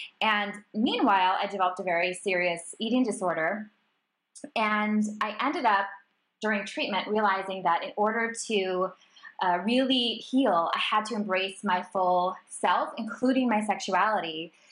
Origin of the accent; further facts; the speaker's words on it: Minnesota, United States; I grew up in Minnesota, where you are, and in a community that was quite, you know, a lot of communities don't talk about sexuality